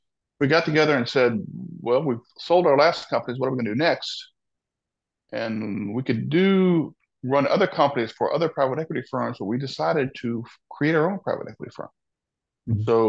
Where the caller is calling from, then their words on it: New York City, New York, United States; I'm calling in from our offices at 55 Broadway in Lower Manhattan.